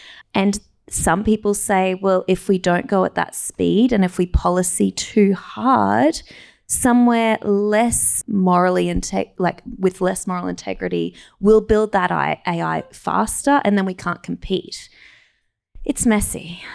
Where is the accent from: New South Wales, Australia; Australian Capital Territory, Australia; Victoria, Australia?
Australian Capital Territory, Australia; Canberra; born there; I was born in Canberra though, fun fact.